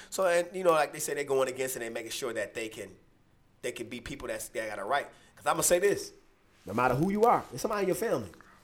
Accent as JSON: {"language": "English", "country": "United States", "said": "Me as an American."}